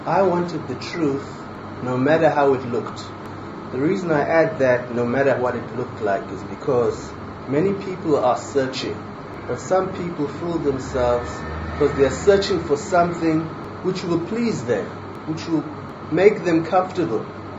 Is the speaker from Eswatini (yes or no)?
yes; Eswatini; I was brought up in circumstances in Swazi royalty, Southern Africa, circumstances that were hardly conducive to becoming a Jew.